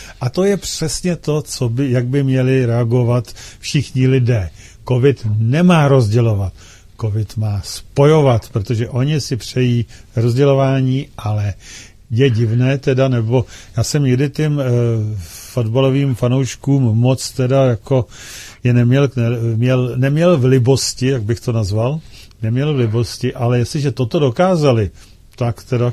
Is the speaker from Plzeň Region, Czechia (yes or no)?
yes; Plzeň, Plzeň Region, Czechia; To jsem ještě neviděl jako Plzeňák.